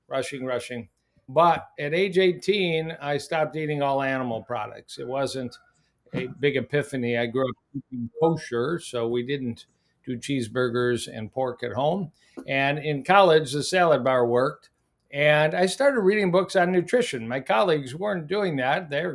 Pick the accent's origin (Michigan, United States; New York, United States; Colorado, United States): Michigan, United States; but I ended up back in my home state of Michigan.